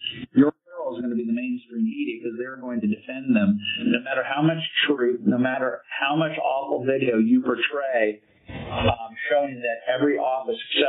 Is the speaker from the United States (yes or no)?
yes; California, United States; I'm from California, I'm super cool, I'm super hip